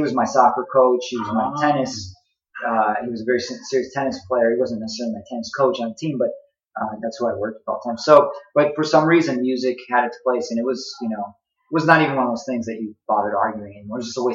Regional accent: Illinois, United States; South suburbs of Chicago.

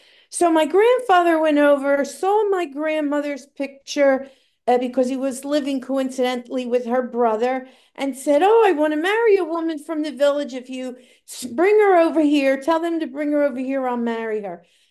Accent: Philadelphia, Pennsylvania, United States; So I grew up I was born in Philadelphia, in actually South Philadelphia, which is a big populated Italian community, South Philadelphia.

